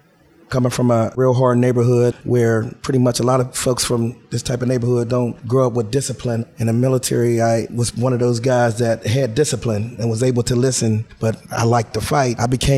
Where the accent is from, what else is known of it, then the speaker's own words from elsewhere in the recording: Braddock, Pennsylvania, United States; Growing up in Braddock was a very rough time. It's a real rough area.